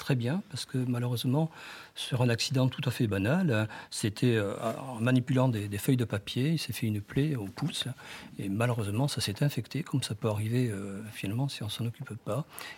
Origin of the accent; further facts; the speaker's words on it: South-West France, France; Moi, je viens du Sud-Ouest, on est des gens simples.